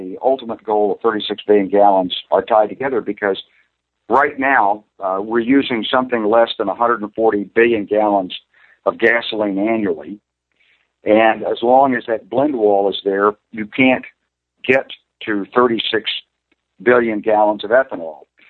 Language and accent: English; Arkansas, United States; I was just dealing with a group of investors in my home state of Arkansas the other day